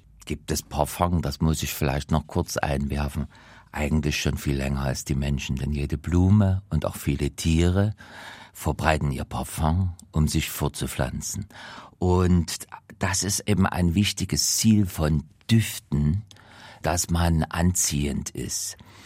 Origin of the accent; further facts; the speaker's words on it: Dresden, Saxony, Germany; diese Barockschätze, die wir zum Beispiel in meiner Heimatstadt Dresden vorfinden